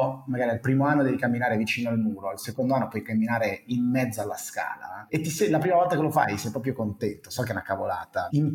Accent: Como, Lombardy, Italy; born there; io sono nato a Como, poi ho avuto una piccola fase itinerante perché il mio papà faceva un mestiere che ci portava a girare

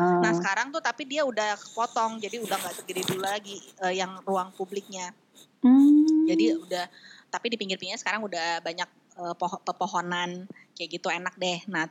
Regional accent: Makassar, South Sulawesi, Indonesia; also born or lived in Bandung / Bali; Kalau gue tuh pernah tinggal yang cukup lama itu di, ya di Bandung, iya, di Makassar karena gue dari Makassar.

